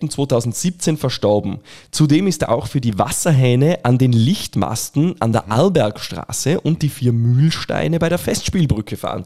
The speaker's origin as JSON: {"language": "German", "town": "Feldkirch", "region": "Vorarlberg", "country": "Austria", "tie": "born or raised there", "said": "Ich möchte jetzt echt nicht meine Heimatstadt da irgendwie verleumden, aber geh mal nach Feldkirch"}